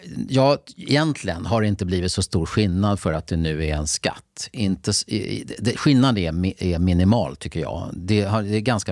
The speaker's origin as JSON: {"language": "Swedish", "town": "Lidingö", "region": "Stockholm County", "country": "Sweden", "said": "jag kommer ju från Lidingö som ni vet"}